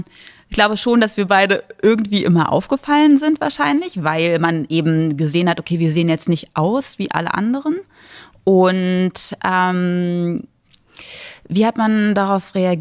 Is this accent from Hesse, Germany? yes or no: no; Berlin, Germany; born there; Und ich bin aber in Ost-Berlin geboren, eigentlich mitten im Herzen Berlins, in der Charité.